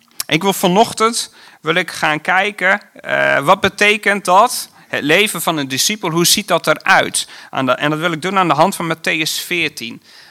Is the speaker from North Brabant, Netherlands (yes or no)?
no; Oldebroek, Gelderland, Netherlands; born there; Ik ben geboren in Oldebroek, niet zo heel ver hier vandaan.